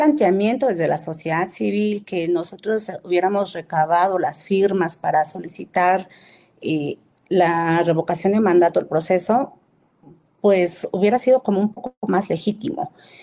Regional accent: Totontepec Villa de Morelos, Oaxaca, Mexico; soy de una agencia de Totontepec, Villa de Morelos. En una ocasión estaba yo en mi pueblo

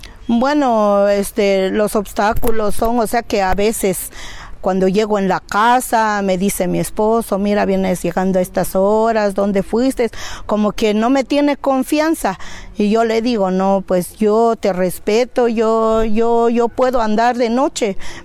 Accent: San Baltasar Chichicapam, Oaxaca, Mexico; soy aquí de San Baltasar, Chichicapan.

